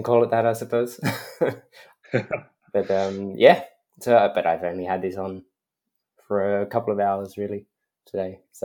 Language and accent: English; Australia; now in Copenhagen, Denmark; I live in Copenhagen now, but I'm originally from Australia.